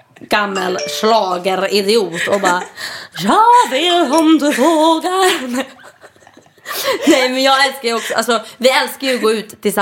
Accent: Stockholm, Stockholm County, Sweden; Jag är 22 år gammal. Jag är född och uppvuxen i Stockholm. Uppvuxen på Östermalm, flyttade sen till Lidingö. Numera bor jag i en egen lägenhet i norra Djurgårdsstaden

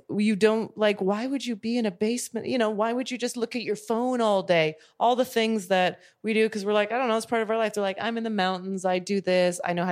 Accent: Calgary, Alberta, Canada; I grew up in Calgary.

